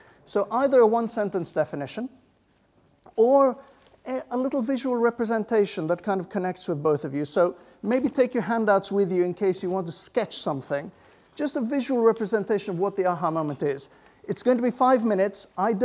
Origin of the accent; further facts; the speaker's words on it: Belgium; I need to let you know I'm from Belgium.